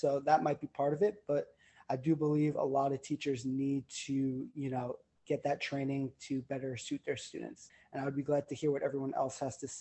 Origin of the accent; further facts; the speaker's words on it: Long Island, New York, United States; I'm from Long Island, New York.